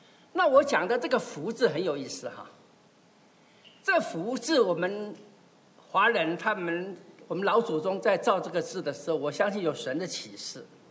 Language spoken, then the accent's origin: Chinese; Taiwan; 以前我是从台湾来啊，以前在台湾的时候，就很多家就会贴门帘啦